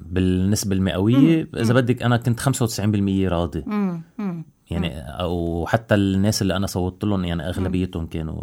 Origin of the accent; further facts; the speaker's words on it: Sidon, South Governorate, Lebanon; أنا من صيدا